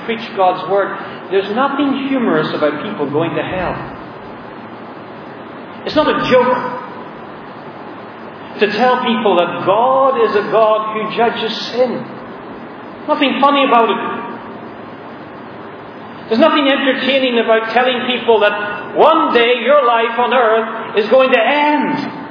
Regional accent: Ireland; Well, I'm Irish.

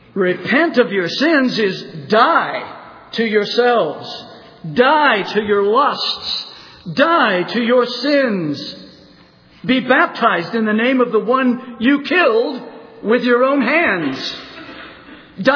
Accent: the South, United States; I grew up in the South along the Gulf Coast, many, many times worked out in the heat of the day doing various projects.

